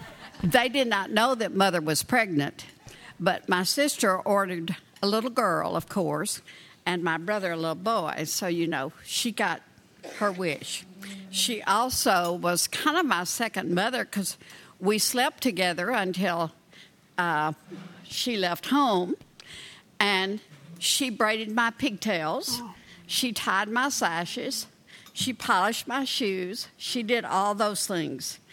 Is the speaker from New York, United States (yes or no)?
no; Texas, United States; born there; I was born in Bowie County, extreme northeast Texas.